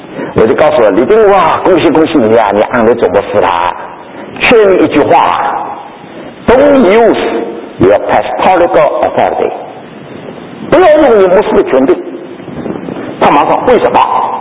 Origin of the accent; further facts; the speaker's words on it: China; 都是我们中国人的气，身上气质有点不一样的啦